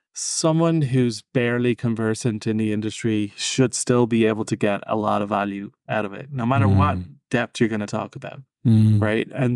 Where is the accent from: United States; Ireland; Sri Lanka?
Ireland; I grew up in Ireland where music is very common.